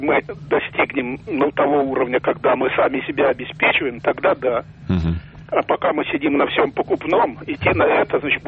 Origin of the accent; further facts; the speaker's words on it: Odintsovo, Moscow Oblast, Russia; Я из Одинцова.